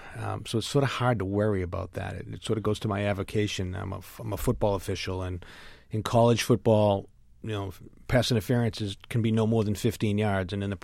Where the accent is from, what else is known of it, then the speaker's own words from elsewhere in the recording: Lynn, Massachusetts, United States; You know, I grew up in Lynn, and I worked for a state rep as an intern when I was in college.